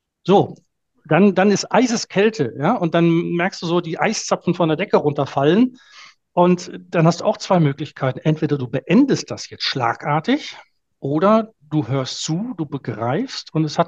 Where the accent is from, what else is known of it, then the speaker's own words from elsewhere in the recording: Germany; du bist als einziger Deutscher der Ansprechpartner für den holländischen Auftraggeber